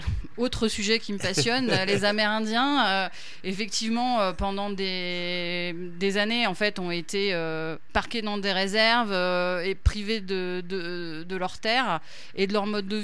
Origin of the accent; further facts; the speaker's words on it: Paris, Île-de-France, France; même si en tant que petite parisienne à l'époque, j'avais 22 ans